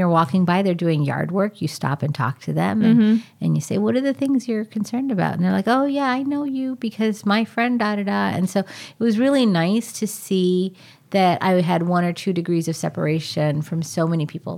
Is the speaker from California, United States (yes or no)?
no; Troy, Michigan, United States; wasn't just because I'm from Troy